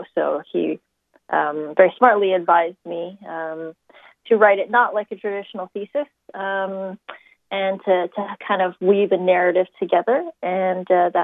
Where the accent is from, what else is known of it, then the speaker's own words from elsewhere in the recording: North Delta, British Columbia, Canada; I grew up in North Delta in Vancouver, BC. That's a heavily South Asian population.